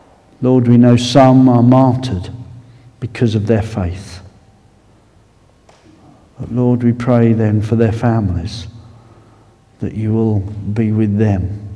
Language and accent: English; East of England, United Kingdom; accent: Essex; coming from darkest Essex in the middle, and I went up to Nottingham, and with my lovely Essex accent